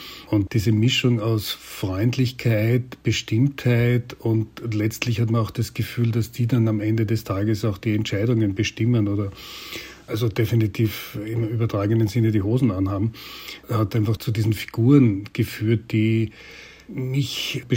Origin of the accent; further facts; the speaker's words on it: Bad Ischl, Upper Austria, Austria; also born or lived in Vienna; ich bin ja in Wien geboren und bin dann in Bad Ischl aufgewachsen